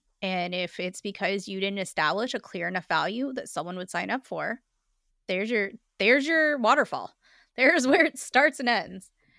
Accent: California, United States; accent: California; And me with my thick California accent. I know that, you know, AI does not understand me either.

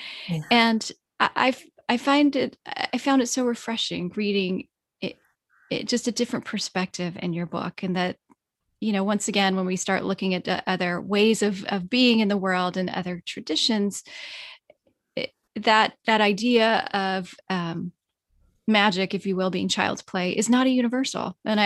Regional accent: United States; I feel that very deeply too, as an American, you know, as an American of Irish and English and Scottish descent

